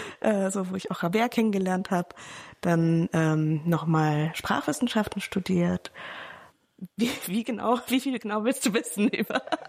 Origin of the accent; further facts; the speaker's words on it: Berlin, Germany; Ich komme aus Berlin.